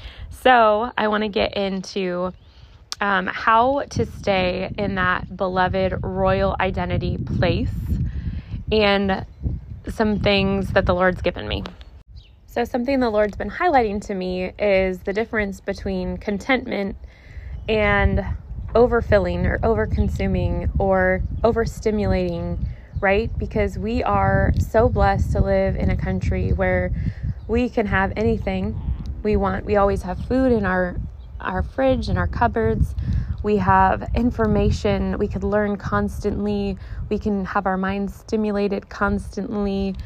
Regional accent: Pacific Northwest, United States; So we're from the Pacific Northwest, and you guys, if you're from here, you are familiar with blackberry bushes

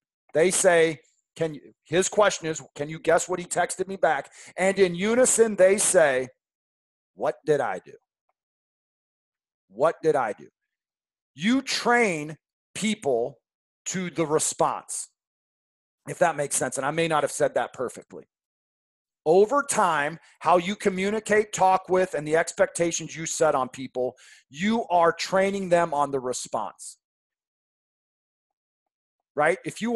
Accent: Issaquah, Washington, United States; I grew up right outside Seattle, Washington, in a town called Issaquah. Issaquah, Washington, I grew up in.

